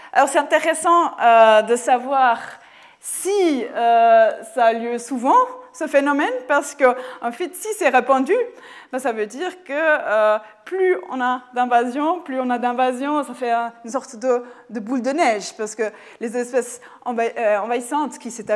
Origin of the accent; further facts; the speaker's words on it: Lausanne, Vaud, Switzerland; qui a été introduite chez nous en Suisse, à Lausanne